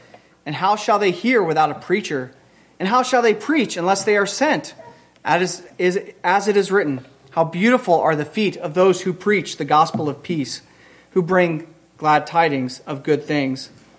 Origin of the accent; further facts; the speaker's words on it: Pennsylvania, United States; I grew up outside of Amish and Mennonite country in Pennsylvania.